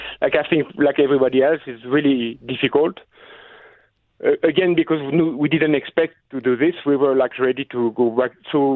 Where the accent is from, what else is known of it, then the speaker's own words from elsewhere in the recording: France; I'm from France and my wife is from Quebec, so we have to go back to Quebec.